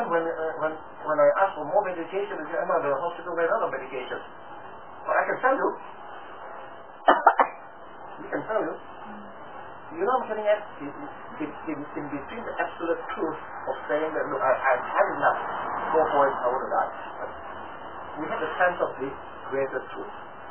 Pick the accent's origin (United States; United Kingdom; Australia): Australia; because I am Australian